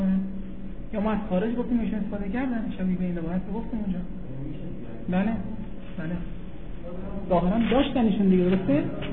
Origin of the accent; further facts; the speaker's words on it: Mashhad, Razavi Khorasan, Iran; مثلا الان خب مثلا ما اهل مشهدیم